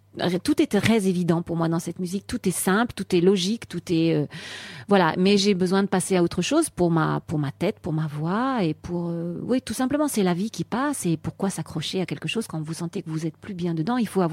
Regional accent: France; Je suis française, je chante du répertoire français

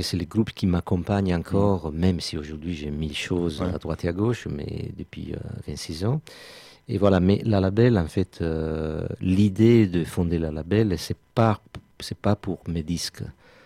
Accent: Sardinia, Italy; French is a second language; je dirige le festival en Sardaigne qui s'appelle Time in Jazz dans mon village natal depuis 23 ans.

